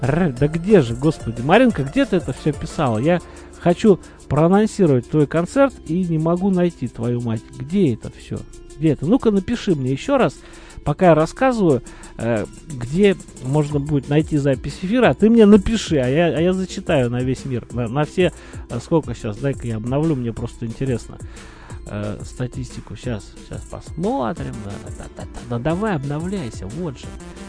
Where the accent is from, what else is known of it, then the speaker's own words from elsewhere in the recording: Tula, Tula Oblast, Russia; also born or lived in Belozersk; Вот, не, я на самом деле туляк. Я туляк, просто пришлось пожить в Белозерске очень долгое время. И потом я вернулся на родину, наконец-то.